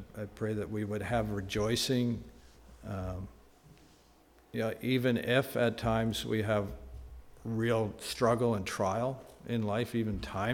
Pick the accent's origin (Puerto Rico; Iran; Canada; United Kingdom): Canada; Personally, we're Canadian. We love to complain.